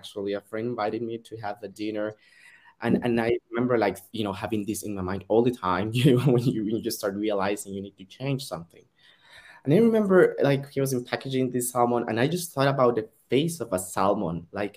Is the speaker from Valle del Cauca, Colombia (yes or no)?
no; Bogotá, Colombia; moved away as an adult; now in Barcelona, Spain; as you said, I'm originally from Colombia, from Bogota, big city. So I came to Europe almost 3 years ago for the, you know, studying purposes.